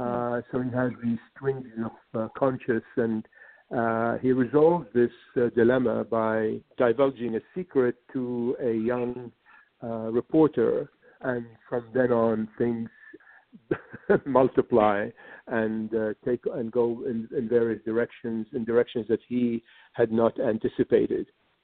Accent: Iraq; where in the Middle East, and that's where I come from. I come from Iraq

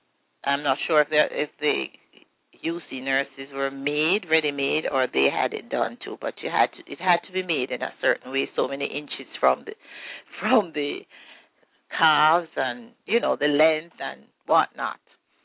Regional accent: Savanna-la-Mar, Westmoreland Parish, Jamaica; I was born in Savannah, Lamar. … I grew up in the 40s. I did all my schooling there

